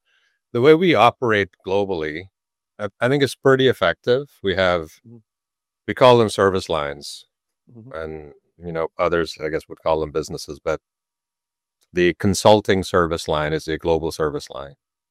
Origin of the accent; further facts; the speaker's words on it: Canada; So I grew up in Canada, so I go to Canada often